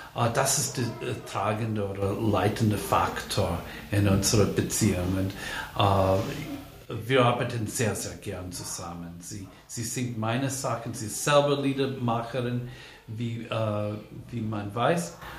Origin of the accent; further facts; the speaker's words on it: United States; Ich bin Amerikaner, aber meine Großeltern kommen alle aus Europa. Mütterlicherseits aus Kroatien und väterlicherseits aus Italien.